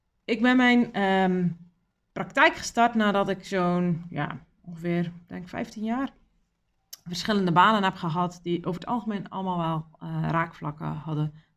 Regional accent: Zeeland, Netherlands; ik ben 38 jaar en geboren en getogen in Zeeuws-Vlaanderen. Dat hoor je waarschijnlijk ook aan mijn manier van praten. Ik gooi er wel eens een beetje dialect tussendoor

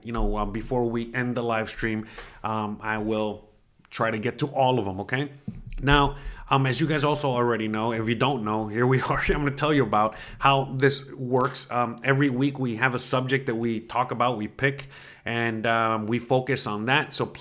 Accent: Miami, Florida, United States; I'm from Miami and, you know, in Miami we have police officers

